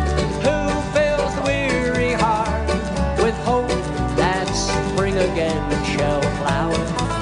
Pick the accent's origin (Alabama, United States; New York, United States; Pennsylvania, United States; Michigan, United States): Pennsylvania, United States; Bradford; also born or lived in Pittsburgh; I was born in Pittsburgh in 1956. I grew up in the little northern tier town of Bradford, Pennsylvania.